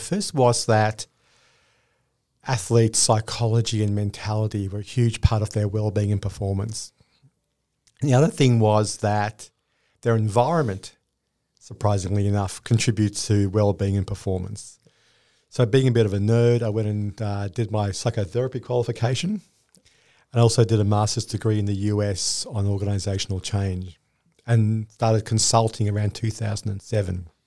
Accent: Melbourne, Victoria, Australia; So I grew up in Melbourne.

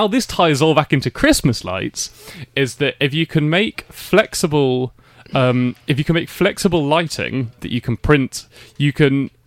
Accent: England, United Kingdom; It was a ridiculous time to be Turkish growing up in England

